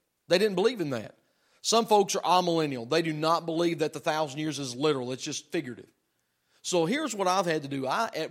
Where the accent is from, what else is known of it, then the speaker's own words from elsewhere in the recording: the South, United States; born there; But that's probably because I was born in the South. Had I been raised in the Midwest, I probably wouldn't be.